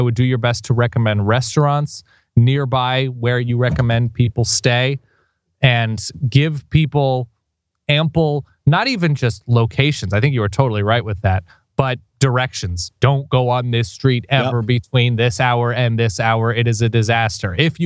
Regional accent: California, United States; I'm from Southern California.

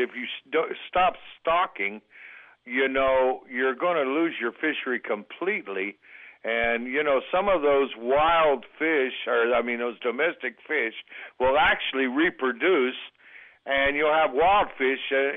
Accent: Montana, United States; I mean, I'm from Montana and the Bighorn River and all

